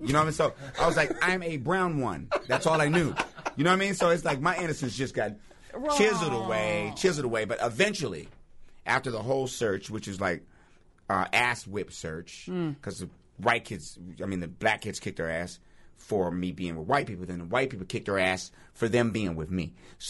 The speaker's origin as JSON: {"language": "English", "region": "Mississippi", "country": "United States", "said": "I'm from Mississippi. You know, so there's a lot of, and she's from Mississippi"}